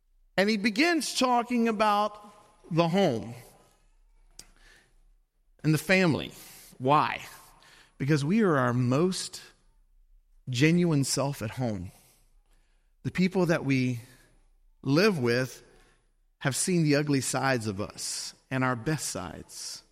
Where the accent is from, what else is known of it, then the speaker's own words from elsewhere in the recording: Louisiana, United States; I'm from Louisiana. We don't really talk English